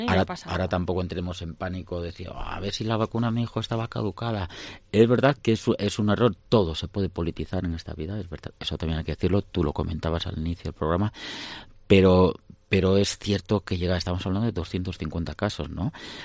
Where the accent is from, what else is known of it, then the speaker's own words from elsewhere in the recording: Bilbao, Basque Country, Spain; Ya es que yo soy de Bilbao